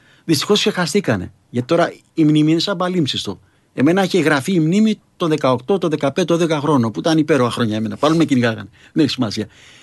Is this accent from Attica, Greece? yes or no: yes; Athens, Attica, Greece; είμαι από τον Κολονό, τη γενέτρια του Σοφοκλή.